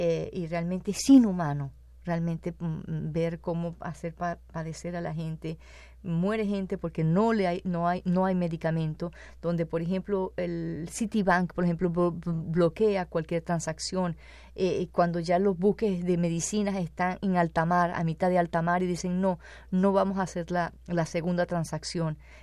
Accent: Venezuela; Ahí existe un gran dolor en mi pueblo venezolano.

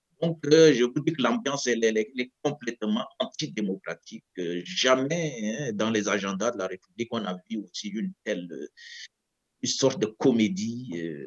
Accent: Chad; now in Canada; La preuve, je suis Tchadien et que je suis ici Canadien.

